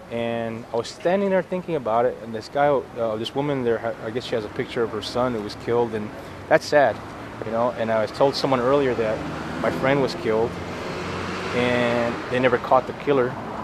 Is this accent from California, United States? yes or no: yes; San Francisco, California, United States; I'm from Visitation Valley in San Francisco.